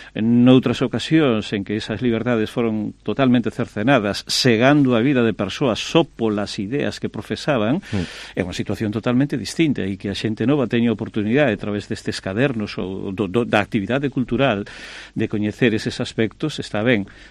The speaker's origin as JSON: {"language": "Galician", "region": "Galicia", "country": "Spain", "said": "Na miña terra de orixe, na comarca Bergantiñá, hai moitísimo a tradición das regueifas, os regueifeiros."}